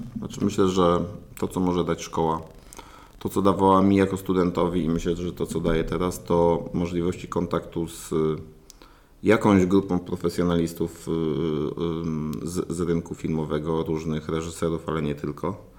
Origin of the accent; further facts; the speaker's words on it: Katowice, Silesian Voivodeship, Poland; przez to, że ja jestem z Katowic, więc tu bywałem